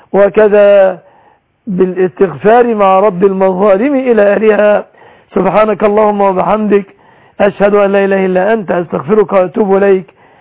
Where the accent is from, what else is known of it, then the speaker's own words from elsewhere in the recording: Egypt; وأسأل الله أن يحفظ بلادنا مصر السنية